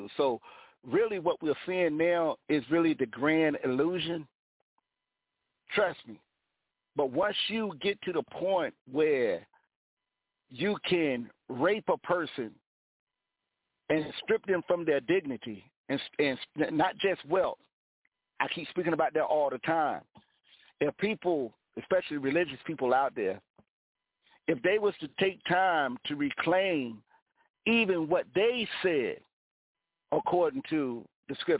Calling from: United States; calling from the shores of America.

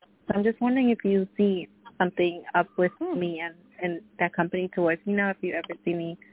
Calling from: New York, United States; I'm calling from New York.

